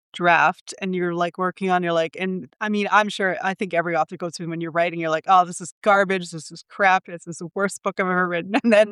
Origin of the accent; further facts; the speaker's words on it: Canada; I'm Canadian